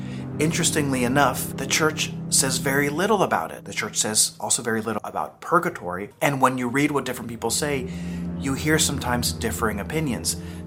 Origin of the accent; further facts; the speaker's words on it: El Salvador; I'm from El Salvador, and down there